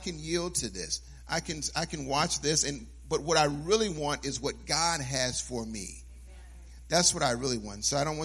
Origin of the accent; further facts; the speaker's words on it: Chicago, Illinois, United States; I'll just blame it that on the fact that I was born and raised in Chicago.